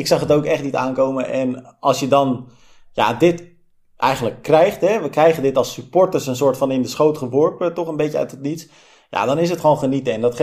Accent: Netherlands; maar ik moet wel zeggen, Hans, en ik weet niet of jij er ook zo naar kijkt als Belg, maar als Nederlander vond ik het eigenlijk nog mooier

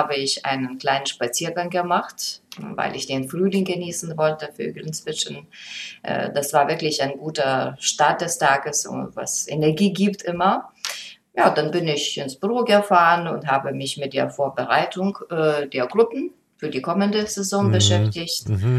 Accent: Lithuania; German is a second language; Litauen ist mein Heimatland, aber ich kenne Lettland und Estland natürlich sehr gut, wie zweite Heimat, weil über 30 Jahre, wie gesagt.

